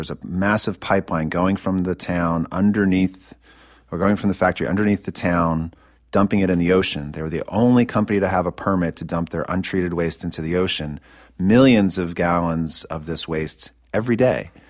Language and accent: English; Chadwick Beach, New Jersey, United States; So I grew up on the Jersey Shore, and I grew up on a little barrier island, central New Jersey, tiny town, 4 blocks long, called Chadwick Beach.